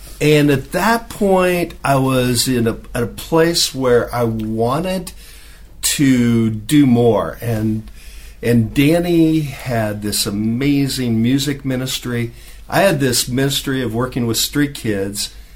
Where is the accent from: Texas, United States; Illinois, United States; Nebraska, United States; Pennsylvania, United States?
Nebraska, United States; now in Mexico City, Mexico; I grew up in Nebraska.